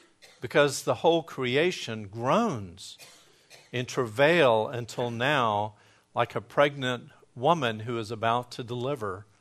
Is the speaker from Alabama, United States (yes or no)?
yes; Gadsden, Alabama, United States; I went to my hometown of Gadsden.